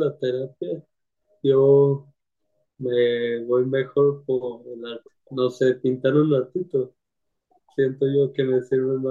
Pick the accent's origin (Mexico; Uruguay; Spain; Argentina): Mexico; Hermosillo, Sonora; now in Guadalajara, Mexico; Soy de Hermosillo, Sonora, pero vivo aquí en Guadalajara, Jalisco.